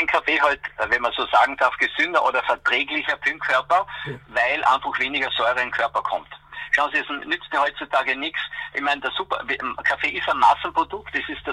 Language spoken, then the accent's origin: German; Carinthia, Austria; Bei uns in Kärnten heißt es sauer Rampfach